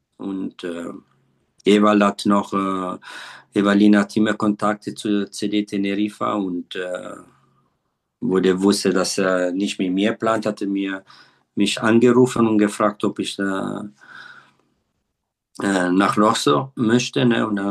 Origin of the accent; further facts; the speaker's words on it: Ascona, Ticino, Switzerland; born there; first language Italian; German is a second language; meine Muttersprache ist Italienisch, weil ich in der Schweiz geboren bin, in Ascona, im Kanton Tessin. Ist der einzige Kanton in der Schweiz, wo man Italienisch spricht.